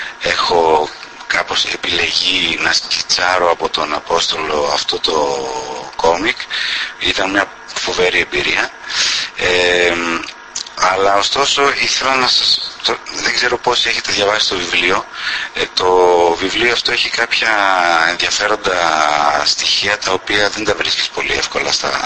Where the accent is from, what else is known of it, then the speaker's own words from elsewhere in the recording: Thessaloniki, Central Macedonia, Greece; Γεννήθηκα στη Θεσσαλονίκη και έζησα εκεί μέχρι τα 24 μου